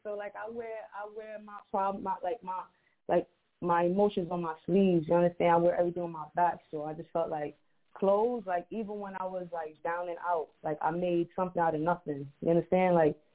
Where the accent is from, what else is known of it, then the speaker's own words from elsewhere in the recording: Bronx, New York, United States; Born and raised out here, man. So I'm 20. I'm about to be 29. So growing up in the South Bronx, there was a lot of drama